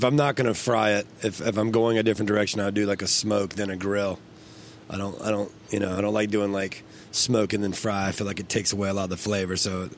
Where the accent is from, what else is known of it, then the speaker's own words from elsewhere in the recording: North Carolina, United States; I grew up in North Carolina, and I have restaurants in South Carolina.